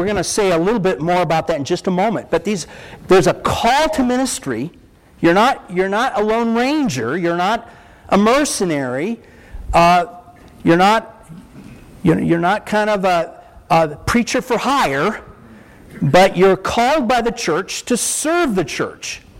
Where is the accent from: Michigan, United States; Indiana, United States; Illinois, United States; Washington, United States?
Michigan, United States; Lansing; I grew up in just outside of Lansing, Michigan.